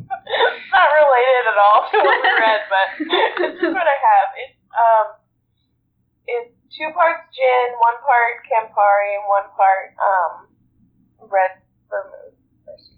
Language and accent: English; Oregon, United States; now in Little Rock, United States; Because when we were in camp, I was from Oregon. She lived in Seattle. And then we've just never crossed paths in the same state. Now I live in Little Rock, Arkansas.